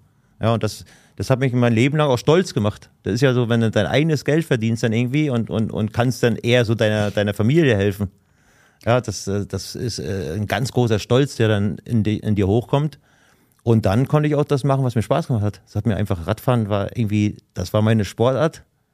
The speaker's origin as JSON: {"language": "German", "town": "Rostock", "region": "Mecklenburg-Vorpommern", "country": "Germany", "tie": "born there", "said": "ich bin in Rostock geboren."}